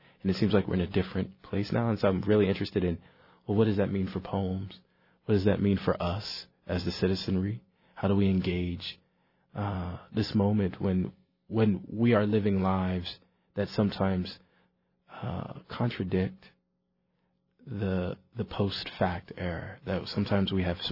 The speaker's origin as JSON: {"language": "English", "country": "United States", "said": "Well, I would say I'm an American poet first"}